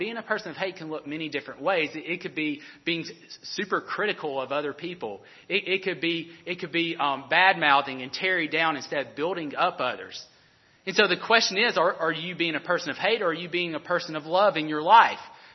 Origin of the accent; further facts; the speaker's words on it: Alabama, United States; Growing up in Alabama, if you guys don't know this, I'm going to let you know, college football is king in that state, okay?